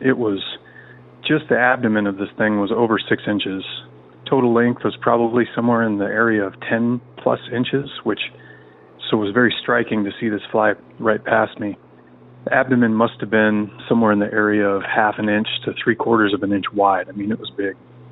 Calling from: Washington, United States; Hello, Derek. I'm calling from Central Washington State.

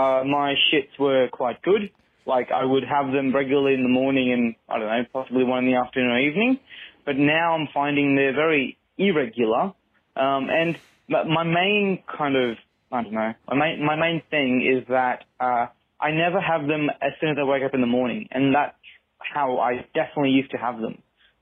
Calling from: Brisbane, Queensland, Australia; I'm calling from Brisbane, Australia.

